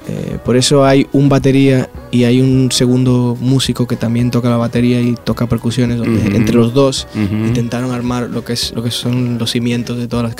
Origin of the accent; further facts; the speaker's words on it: Dominican Republic; also born or lived in United States; Bueno, yo soy dominicano, me nací allí, me crié allí en la infancia y todo eso la pasé allí, pero luego viví en Estados Unidos también un tiempo.